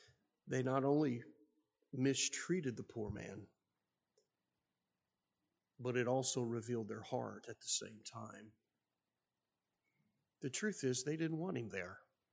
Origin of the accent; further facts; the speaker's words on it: Ohio, United States; a lot of people didn't like me because I was from Ohio.